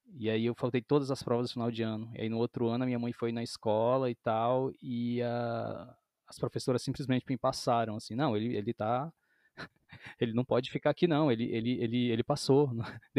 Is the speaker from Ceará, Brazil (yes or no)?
yes; Ubajara, Ceará, Brazil; also born or lived in Fortaleza; Eu nasci em Fortaleza, sou cearense de Fortaleza, mas com uns 3 anos eu fui morar em Ubajara, que é uma cidade a 300 km de Fortaleza, né? E é uma serra, e aí a gente morava num sítio